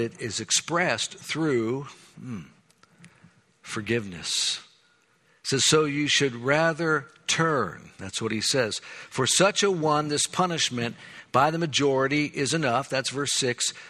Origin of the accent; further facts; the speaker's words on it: United States; because I'm an American, you see.